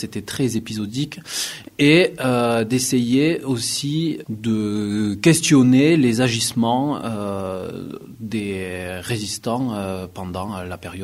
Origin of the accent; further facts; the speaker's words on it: Lavaur, Occitanie, France; born there; je suis artiste, j'ai 36 ans, je suis né dans le Tarn, dans une petite ville qui s'appelle Lavaur